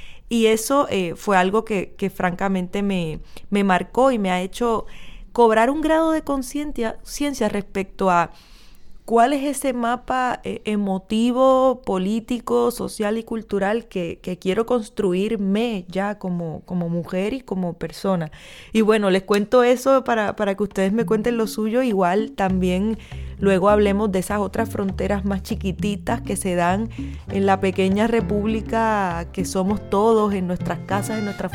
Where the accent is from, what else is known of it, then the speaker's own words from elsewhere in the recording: Puerto Rico; Yo nunca había ido a Cuba, como tantos puertorriqueños